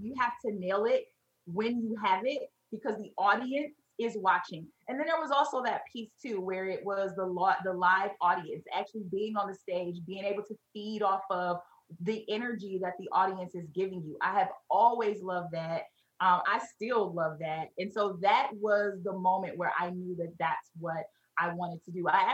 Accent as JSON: {"language": "English", "town": "Detroit", "region": "Michigan", "country": "United States", "tie": "born or raised there", "said": "So there was certainly some challenges growing up in Detroit. I grew up on the east side"}